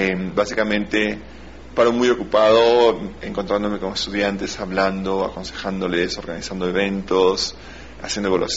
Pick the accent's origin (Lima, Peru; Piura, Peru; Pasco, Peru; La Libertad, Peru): Lima, Peru; now in United Kingdom; yo crecí en Lima, donde hay mucha gente. Entonces, en Escocia hay mucho campo abierto y la ciudad donde yo vivo es pequeña.